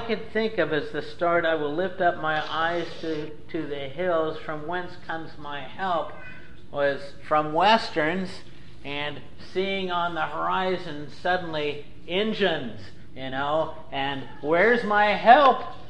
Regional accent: Cincinnati, Ohio, United States; When I was a kid growing up in Cincinnati, the Presbyterian Church I was a part of, a baptized and then communicant member of, had memory work in Sabbath school

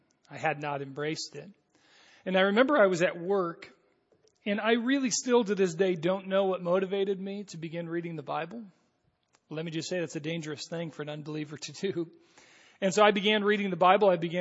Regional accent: Pontiac, Michigan, United States; also born or lived in Davison, United States; I grew up actually in Pontiac, Michigan, and when I was about 6 years old, began attending Shalom Baptist Church.

